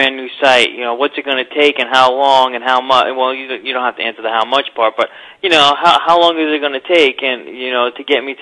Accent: New York, United States; accent: Brooklyn; People don't mind putting up with my Brooklyn accent.

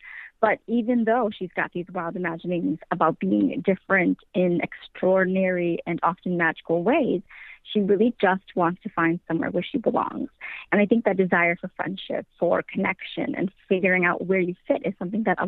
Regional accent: Wisconsin, United States; because I am from Wisconsin.

